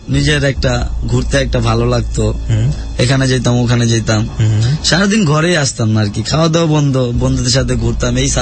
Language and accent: Bangla; Dhaka, Dhaka Division, Bangladesh; also born or lived in Barisal; আমাদের বাবা আমাকে যে সময় ঢাকা আইছে সে সময় আমি পেটে আমর, সে সময় থেকে আইছে, আর দাদা মারা গেছে। আমাদের দেশের বাড়ি আর কি বরিশাল।